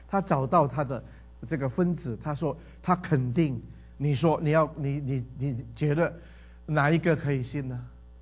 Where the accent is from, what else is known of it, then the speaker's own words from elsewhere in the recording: Indonesia; 我是在印尼成长的，